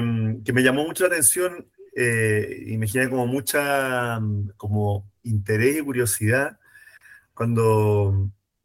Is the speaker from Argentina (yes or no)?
no; Santiago, Santiago Metropolitan, Chile; uno como santiaguino dice que linda la lluvia